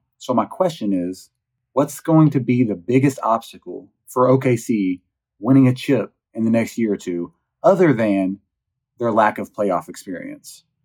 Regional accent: Fayetteville, Arkansas, United States; I'm from Fayetteville, Arkansas.

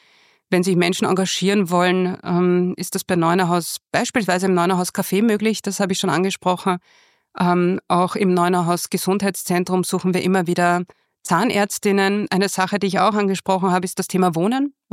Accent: Lower Austria, Austria; Insofern sehe ich mich als kleines Mädchen im Weinviertel in verzweifelten Verhandlungen mit Daddy

